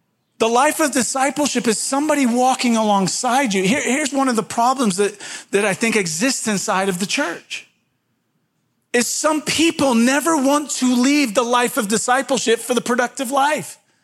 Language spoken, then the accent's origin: English; England, United Kingdom; I grew up in England where there's more sheep than people.